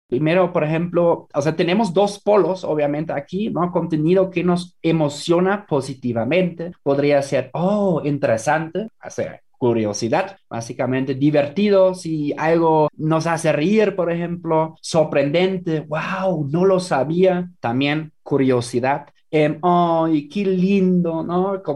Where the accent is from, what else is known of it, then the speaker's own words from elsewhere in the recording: Germany; Spanish is a second language; now in Mexico; En Alemania, por ejemplo, en mi país de origen